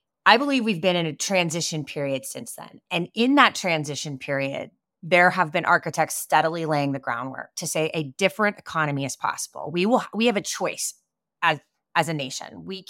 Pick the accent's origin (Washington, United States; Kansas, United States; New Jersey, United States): Kansas, United States; I grew up in Kansas, daughter of a preacher, a high school debater